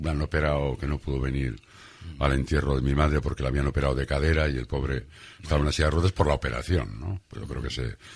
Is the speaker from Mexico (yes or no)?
no; Laredo, Cantabria, Spain; mi niñez en Laredo, de la cual me siento muy orgulloso, muy orgulloso.